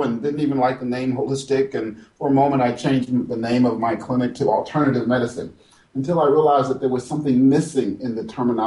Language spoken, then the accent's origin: English; Philadelphia, Pennsylvania, United States; also born or lived in New York; It wasn't in my repertoire at the time, growing up in Philadelphia and New York areas.